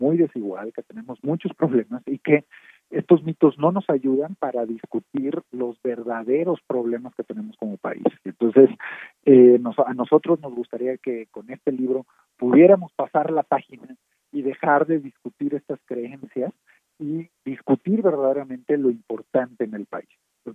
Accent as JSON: {"language": "Spanish", "country": "Mexico", "said": "somos un país, somos mexicanas y mexicanos en este país"}